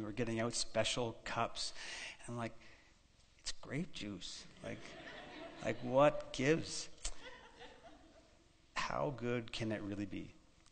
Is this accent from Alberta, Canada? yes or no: no; Ontario, Canada; not so far from where I grew up in Ontario. In the Niagara region, there are really well-known vineyards and great winemaking.